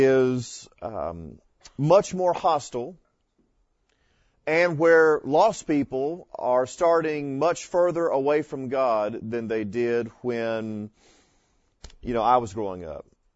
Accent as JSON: {"language": "English", "region": "Florida", "country": "United States", "tie": "born or raised there", "said": "When I was growing up in Florida, my little hometown, 3,000 people, two stoplights, two caution lights."}